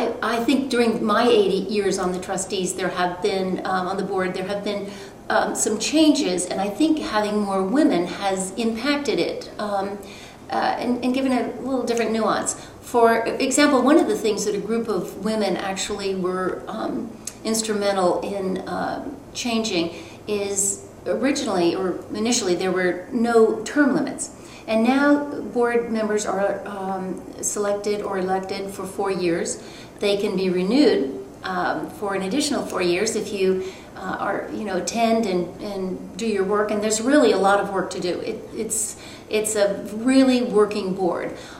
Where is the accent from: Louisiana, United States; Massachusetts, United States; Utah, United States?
Massachusetts, United States; I grew up in Massachusetts, and actually in a very small small town.